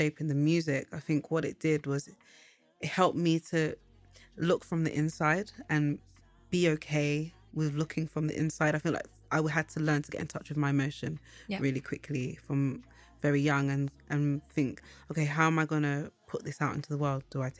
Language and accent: English; London, United Kingdom; because growing up in London, when you're from Ghana or any place that isn't in London, it's not easy to always feel like you are another ethnicity.